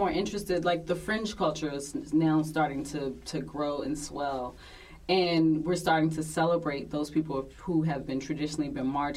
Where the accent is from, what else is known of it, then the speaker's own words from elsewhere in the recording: Washington, District of Columbia, United States; now in Atlanta, United States; that's right, I'm from Washington, D.C.